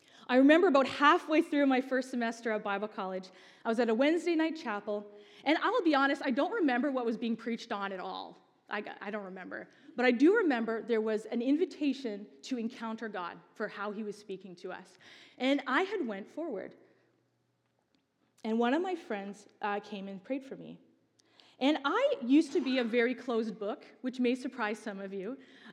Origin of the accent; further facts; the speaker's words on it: Haida Gwaii, British Columbia, Canada; moved away as an adult; from one of the smallest, probably one of the most remote places in British Columbia, Haida Gwaii. I moved from Haida Gwaii to Abbotsford, the big city of Abbotsford.